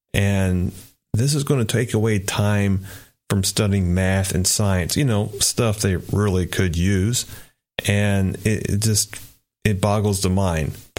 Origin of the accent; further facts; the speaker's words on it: Kentucky, United States; now in Texas, United States; and I'm originally from Kentucky, born and raised there.